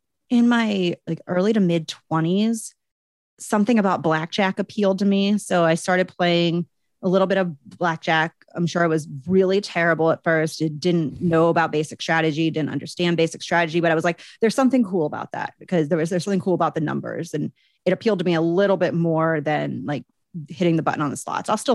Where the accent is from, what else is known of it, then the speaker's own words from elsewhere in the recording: Pittsburgh, Pennsylvania, United States; Like I grew up in Pittsburgh.